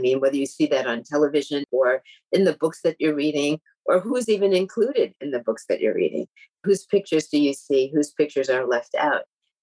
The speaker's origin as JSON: {"language": "English", "town": "Tallahassee", "region": "Florida", "country": "United States", "tie": "born there", "said": "I was born in Tallahassee, Florida, at a time when the South was still very much ruled by a system of segregation, Jim Crow segregation, as we called it."}